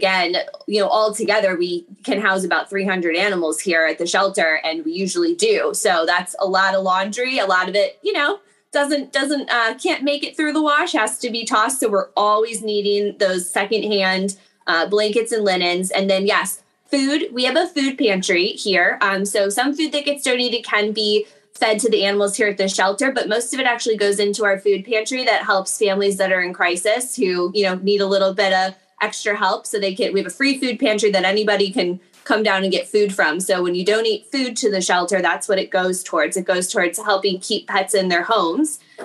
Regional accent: Chicago, Illinois, United States; now in Baltimore, United States; So I am originally from Chicago, but I'm a Baltimore girl. I've been here for 16 years.

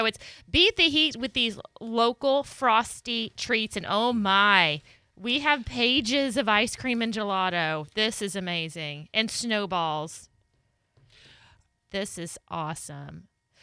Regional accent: Arkansas, United States; The second I start talking to my family, all of a sudden my accent changes without even thinking about it, and it gets real thick.

